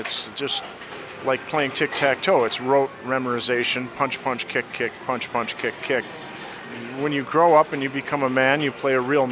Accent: Michigan, United States; So I grew up in Michigan, and there, you know, it was just the allure of doing something evil and winning something for doing nothing.

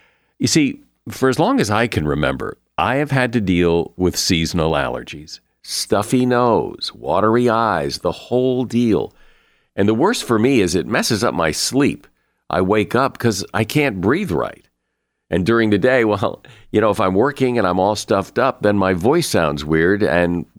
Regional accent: Connecticut, United States; I was a Yankees fan. I grew up in Connecticut and, you know, I got to meet some of the big Yankees.

